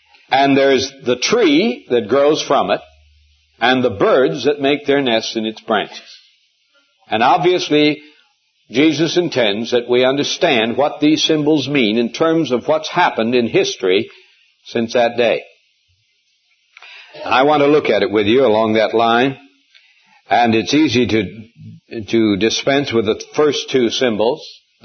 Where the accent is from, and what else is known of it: Montana, United States; born or raised there